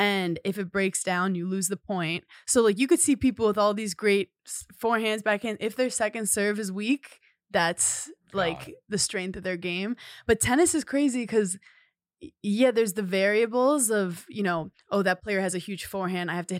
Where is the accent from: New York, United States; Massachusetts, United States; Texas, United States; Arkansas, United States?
New York, United States; not to get all woo-woo LA because I'm a New Yorker